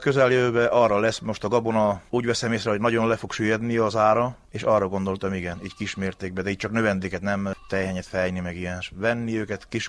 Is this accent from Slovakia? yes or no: no; Istvánháza, Romania; Istvánházáról. Születtem 1982-ben Istvánházán.